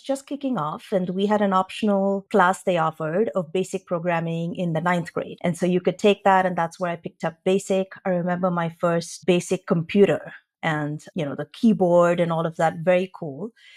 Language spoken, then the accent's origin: English; Mumbai, Maharashtra, India; So growing up in Bombay in a family full of engineers and doctors, there were only two professions